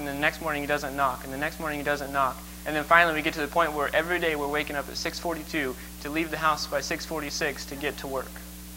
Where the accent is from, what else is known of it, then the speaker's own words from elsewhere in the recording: United States; born there; Thank God I was born in America.